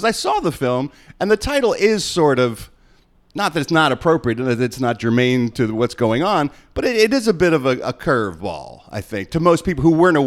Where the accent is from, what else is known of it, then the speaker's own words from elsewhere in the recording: Philadelphia, Pennsylvania, United States; I'm from Philly. I have a reason, you know.